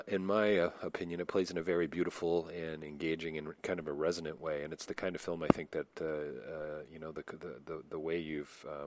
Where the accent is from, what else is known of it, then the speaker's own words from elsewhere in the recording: Toronto, Ontario, Canada; being a Canadian coming from Toronto, having spent a lot of time overseas, a lot of time working in different cultures